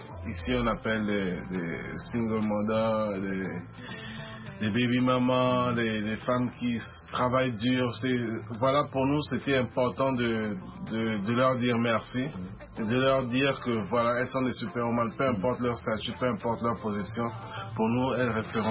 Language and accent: French; Togo; parce que chez nous au Togo, on dit souvent c'est l'arbre qui porte des fruits mûrs quand on jette les pierres